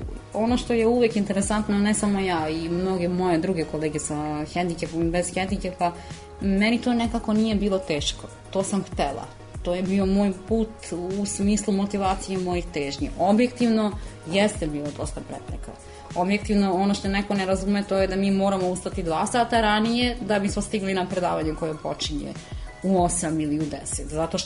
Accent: Kruševac, Šumadija and Western Serbia, Serbia; ja sam rodom inače iz Kruševca

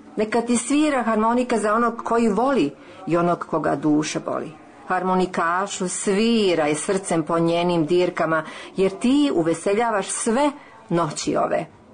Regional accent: Šabac, Mačva District, Serbia; dolazim iz Šapca.

